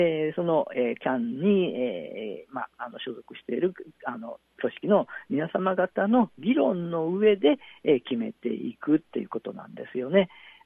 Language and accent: Japanese; Kyoto, Japan; 地元京都で行われていることなんですけども、